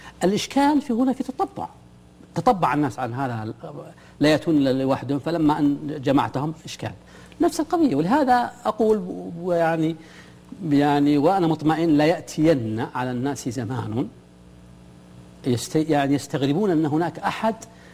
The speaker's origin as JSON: {"language": "Arabic", "country": "Saudi Arabia", "said": "لأنه عندنا في السعودية ظاهرة يعني تحتاج إلى دراسة العلوم الاجتماعية"}